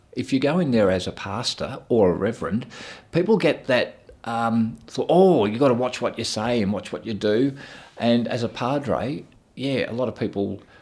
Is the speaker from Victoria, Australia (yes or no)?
yes; Geelong, Victoria, Australia; Growing up in Geelong, used to watch the planes do their touch and goes and circuits at Grovedale Airport.